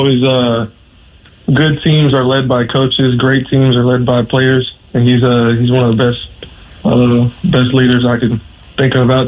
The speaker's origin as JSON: {"language": "English", "region": "Florida", "country": "United States", "tie": "born or raised there", "said": "So I grew up in Florida."}